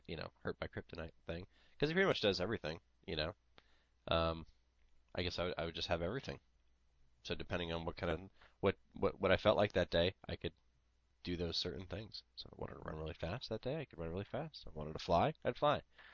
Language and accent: English; California, United States; also born or lived in Japan; I grew up a lot. Part of my life, I grew up in California, and there's fantastic sushi in California.